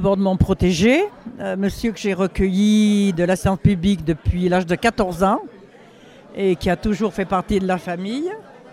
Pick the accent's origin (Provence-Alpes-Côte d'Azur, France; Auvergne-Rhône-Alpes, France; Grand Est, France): Auvergne-Rhône-Alpes, France; Alboussière; je venais de l'Ardèche. D'Alboussière, c'est pas loin, quoi.